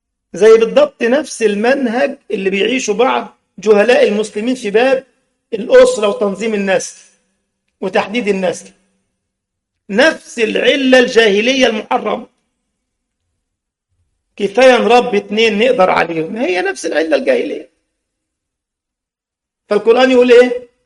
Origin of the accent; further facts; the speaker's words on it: Egypt; كنا نعرف بعض الأسر عندنا في مصر مشيوا مع الموجة دي